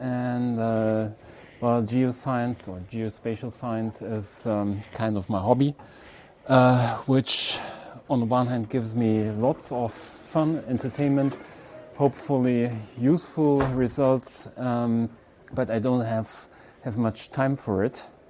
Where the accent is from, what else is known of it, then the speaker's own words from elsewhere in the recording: Germany; English is a second language; I'm from Germany.